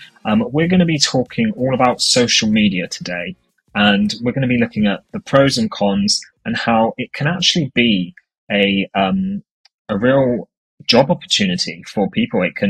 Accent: South West England, United Kingdom; I have SMA myself, and I'm from Cornwall.

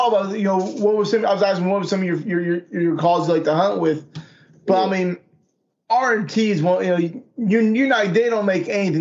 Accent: California, United States; I mean, I was lucky enough growing up in Northern California. We have a 10 spec bird limit there.

